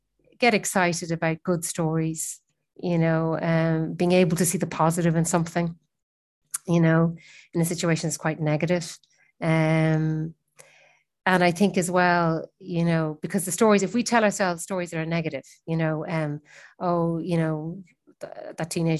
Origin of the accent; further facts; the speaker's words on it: Ireland; It's something we don't often talk about, maybe as Irish people.